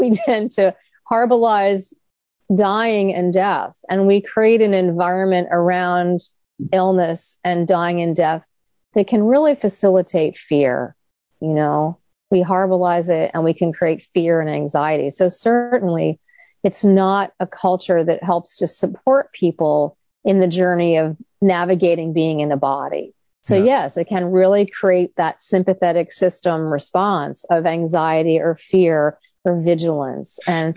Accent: New York, United States; If we're a New Yorker crossing a street like I do frequently, being a New Yorker

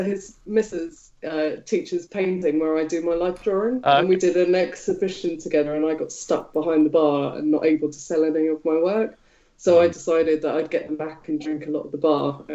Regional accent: Fulham, London, United Kingdom; and then the pub that I grew up in Fulham, which is this sort of live music pub.

